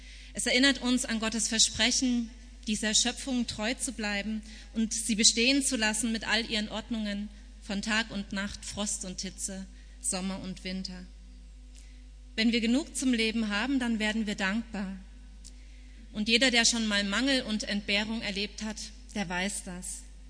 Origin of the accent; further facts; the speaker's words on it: East Germany, Germany; Genau wie vor 30 Jahren, 1989, im Osten unseres Landes, wo ich aufgewachsen bin.